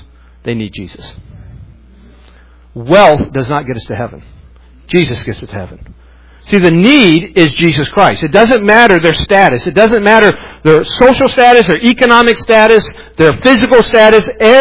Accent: West Virginia, United States; also born or lived in Mississippi; I grew up in West Virginia. I grew up in a rural area. I did not grow up in a city. I grew up in the country.

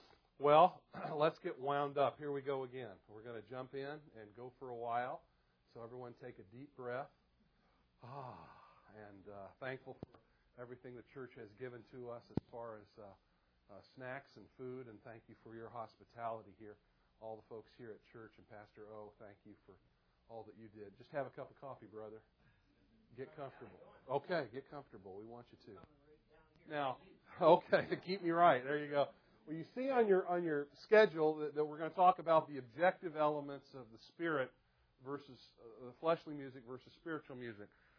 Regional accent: Greenville, United States; I come from Greenville.

